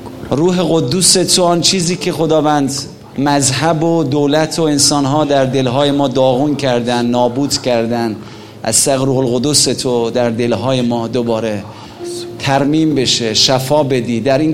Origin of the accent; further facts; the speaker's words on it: Iran; moved away as an adult; now in United Kingdom; من الان 13-14 سال هست که بیرون از ایران هستم، تو انگلیس ایمان آوردم و به خاطر همین ایمان آوردنم نمیتونم برگردم ایران